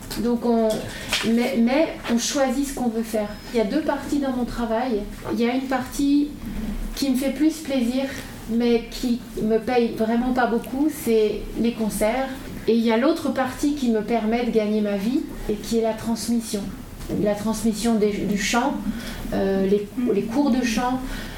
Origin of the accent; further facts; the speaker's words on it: France; C'est difficile de dire ça, mais moi je le ressens comme ça en tant que Française.